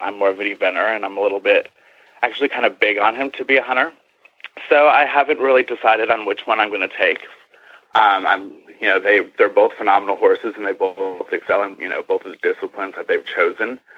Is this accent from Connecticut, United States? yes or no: yes; Connecticut, United States; And I just moved home. I grew up in Connecticut.